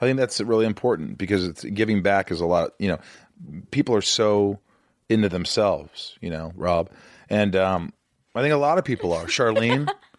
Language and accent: English; Indiana, United States; I'm from Indiana, so we knew scotch and Coke.